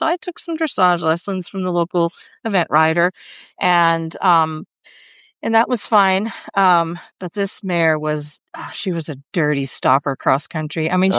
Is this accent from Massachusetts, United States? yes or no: yes; Danvers, Massachusetts, United States; In Danvers, Massachusetts, which is just outside of, northeast of Boston.